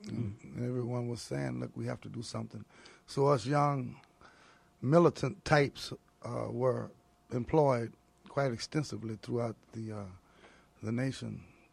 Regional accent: Louisiana, United States; And we're all from Louisiana, like Johnny Cochran's father

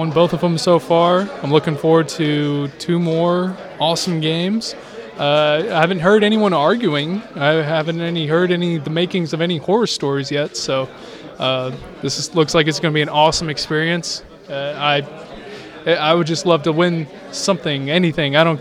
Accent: Hendersonville, Tennessee, United States; now in Nashville, United States; I'm from Hendersonville, Tennessee. Right now I'm gaming out of Nashville. I'm going to school at Belmont.

